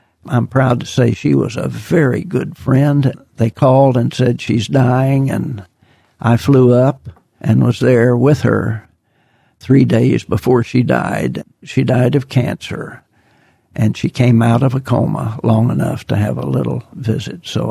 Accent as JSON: {"language": "English", "region": "Oklahoma", "country": "United States", "said": "I went up and told Pete that I was from Oklahoma and I loved … we have been friends ever since."}